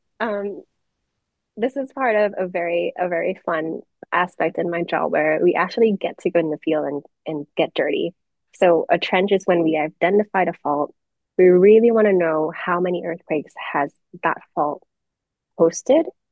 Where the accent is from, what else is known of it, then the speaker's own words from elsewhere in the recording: Thailand; English is a second language; Like, since I'm born and raised in Thailand, so in my high school I had the opportunity to do a project about the tsunami that hit Thailand in 2004.